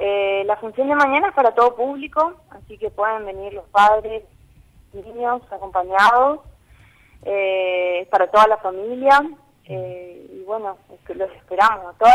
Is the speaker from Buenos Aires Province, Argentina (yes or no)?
no; Jardín América, Misiones, Argentina; Yo soy de Jardín América